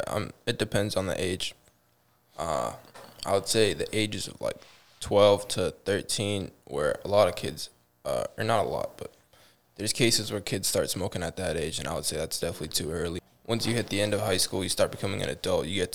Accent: Boston, Massachusetts, United States; I'm 18. I'm from Boston.

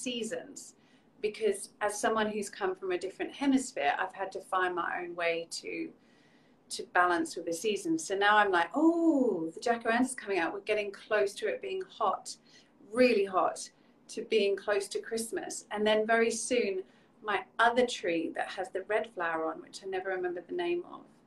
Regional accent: England, United Kingdom; now in Australia; I have aligned myself as an English person to recognize that the jacaranda coming out and blossoming is an indication to a time of year.

